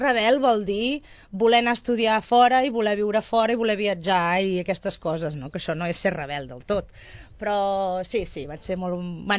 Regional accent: Sabadell, Catalonia, Spain; now in Barcelona, Spain; I sempre dic que sóc de Sabadell.

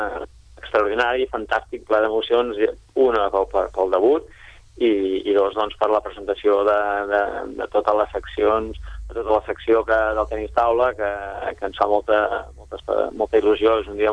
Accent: Sabadell, Catalonia, Spain; a més tots som de Sabadell

